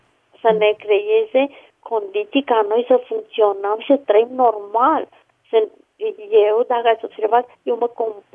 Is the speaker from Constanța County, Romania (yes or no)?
yes; Constanța, Constanța County, Romania; Și sunt din Constanța